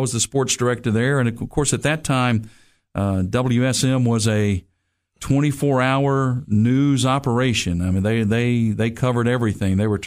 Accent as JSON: {"language": "English", "town": "Nashville", "region": "Tennessee", "country": "United States", "tie": "born or raised there", "said": "I was born and raised in Nashville. I'm a native Nashvillean and went to Antioch High School."}